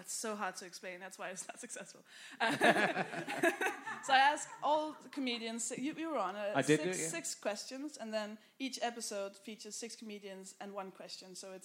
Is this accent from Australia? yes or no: no; Copenhagen, Capital Region of Denmark, Denmark; Don't do I come from Copenhagen.